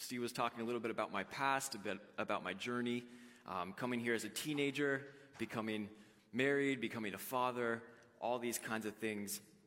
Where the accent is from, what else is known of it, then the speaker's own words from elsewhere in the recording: St. John's, Newfoundland and Labrador, Canada; I was born here in St. John's in Newfoundland. And yes, for all you Newfoundlanders out there, that means I'm a townie, and I'm proud of it.